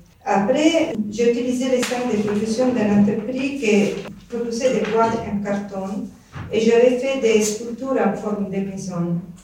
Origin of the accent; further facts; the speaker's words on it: Italy; Je suis italienne.